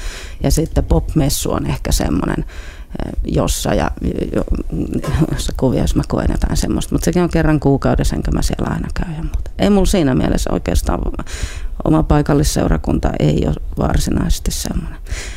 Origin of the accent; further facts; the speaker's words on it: Helsinki, Uusimaa, Finland; also born or lived in Kirkkonummi / Santahamina / Israel / Savonlinna; Olen syntynyt naisten klinikalla, mutta Kirkkonummella Upinniemessä asuttiin eka vuosi. Sitten muutettiin Santahaminaa ja sitten ollaan asuttu vuosi Israelissa ja sitten asuttiin välillä vähän Savonlinnassa ja sitten Kruununhaassa Helsingissä ja niin edespäin.